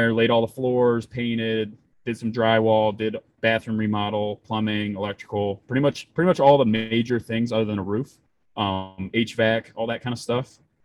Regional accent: Plymouth, Michigan, United States; I'm from Plymouth, Michigan, originally.

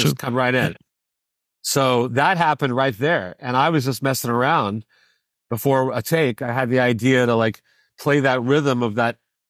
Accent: Dallas, Texas, United States; I grew up with him in Dallas.

